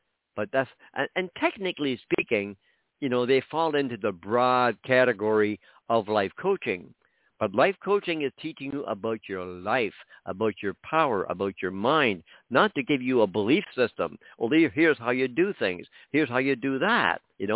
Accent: Canada; I'm Canadian, so let's use hockey, okay?

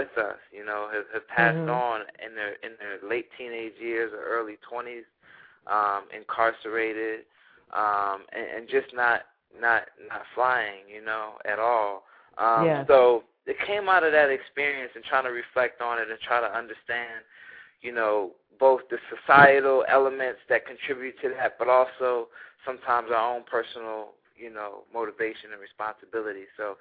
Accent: Philadelphia, Pennsylvania, United States; it really came out of just my experiences growing up in Philadelphia

